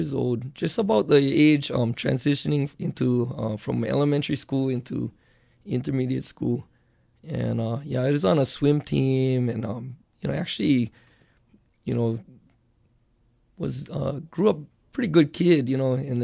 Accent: Honolulu, Hawaii, United States; I grew up in mostly around Kaimuki and the Moilili, Makali area. I lived in Kaimuki area.

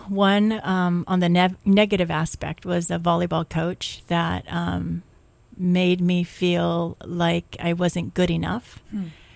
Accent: Honolulu, Hawaii, United States; Honolulu. My mother moved quite a bit through my young years. Nu'uanu to Kahala, then finishing high school in Kuleo'o.

